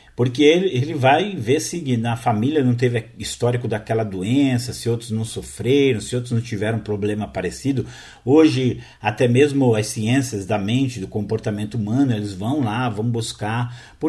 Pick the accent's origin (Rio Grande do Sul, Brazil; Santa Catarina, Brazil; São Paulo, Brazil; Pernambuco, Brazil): São Paulo, Brazil; São Vicente; born there; contando a história da cidade onde eu nasci, que é São Vicente.